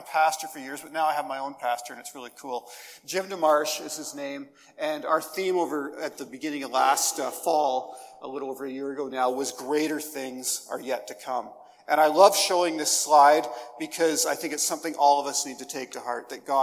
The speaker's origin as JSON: {"language": "English", "town": "Toronto", "region": "Ontario", "country": "Canada", "also_born_or_lived": "Alberta", "said": "I'm from Toronto, but I don't ask. I ended up out there for a while pastoring."}